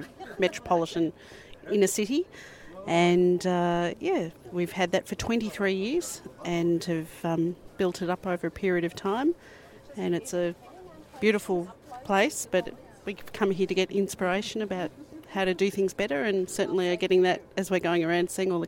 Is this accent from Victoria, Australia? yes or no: yes; Melbourne, Victoria, Australia; I'm from Melbourne, Australia.